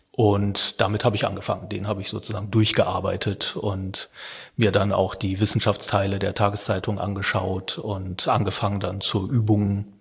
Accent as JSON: {"language": "German", "region": "North Rhine-Westphalia", "country": "Germany", "tie": "born or raised there", "said": "Ich bin am Niederrhein groß geworden"}